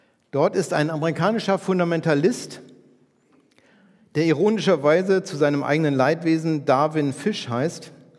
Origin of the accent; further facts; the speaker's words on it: Bergen, Lower Saxony, Germany; Ich komme ja aus Bergen, 80 Kilometer nördlich von hier